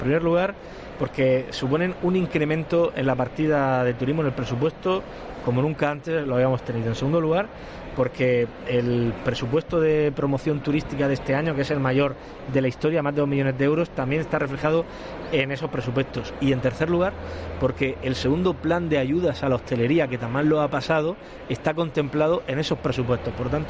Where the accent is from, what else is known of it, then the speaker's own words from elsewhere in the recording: Águilas, Region of Murcia, Spain; Sí, yo parte de mi infancia la viví en Águilas, ¿no?